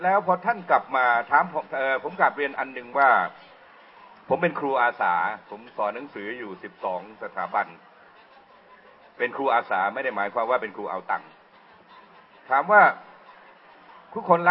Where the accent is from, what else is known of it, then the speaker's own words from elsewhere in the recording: Bangkok, Thailand; ผมเป็นคนกรุงเทพแต่ผมมีความรู้สึกผมอยากไปสอนหนังสืออีสาน